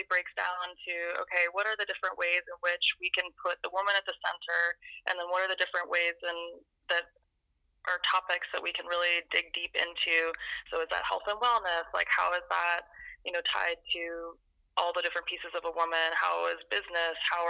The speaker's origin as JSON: {"language": "English", "town": "Austin", "region": "Texas", "country": "United States", "tie": "born or raised there", "also_born_or_lived": "New York", "said": "Actually, I grew up in Austin, but I left in 2002 and came back last year. My wife and I moved back from New York"}